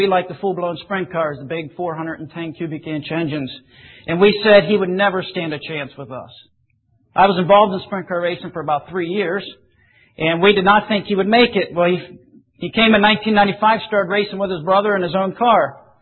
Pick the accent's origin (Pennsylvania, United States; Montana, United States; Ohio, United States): Pennsylvania, United States; Now remember, I'm from Central Pennsylvania. That is sprint car racing galore out there.